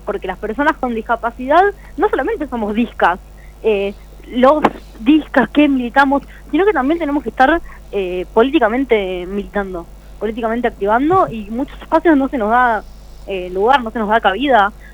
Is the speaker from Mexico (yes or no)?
no; Buenos Aires Province, Argentina; que es conurbano bonaerense porque no somos porteños.